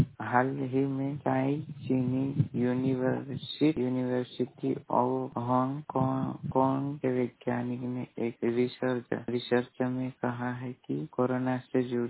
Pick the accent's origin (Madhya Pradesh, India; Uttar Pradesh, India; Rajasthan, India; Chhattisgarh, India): Madhya Pradesh, India; Chandrada; बड़वानी जिले के ग्राम पंचायत चंद्रड़ा का निवासी हूं।